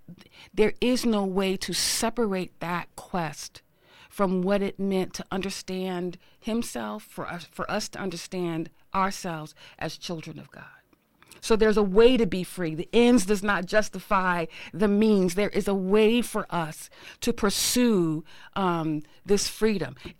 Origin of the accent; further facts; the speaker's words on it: Newark, New Jersey, United States; it was a little difficult for me growing up in Newark to relate to some of what I heard people talking about Martin Luther King.